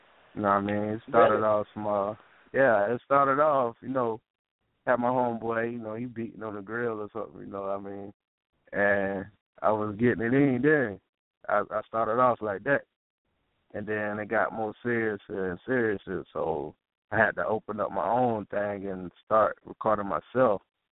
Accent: Manning, South Carolina, United States; No, I'm originally from Manning, but right now I'm located in Sumter

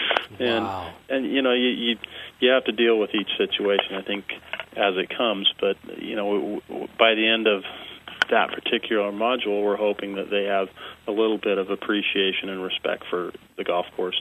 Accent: Columbus, Ohio, United States; I grew up in Columbus, Ohio, at Ohio State's 2 golf courses, and they're very busy golf courses.

